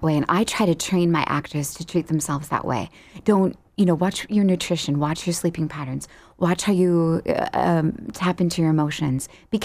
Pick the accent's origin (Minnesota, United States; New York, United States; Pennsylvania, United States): Minnesota, United States; Hastings; I'm originally from Hastings, Minnesota, which is all very, very small river town in it's Lock and Dam number 2 on the Mississippi, right south of Minneapolis, St. Paul.